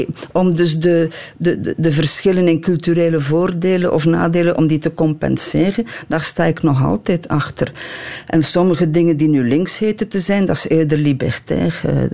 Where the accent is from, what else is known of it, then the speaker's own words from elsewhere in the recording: Kortrijk, West Flanders, Belgium; ik kom dus uit het Kortrijkse, uit Hagelbeke bij Kortrijk.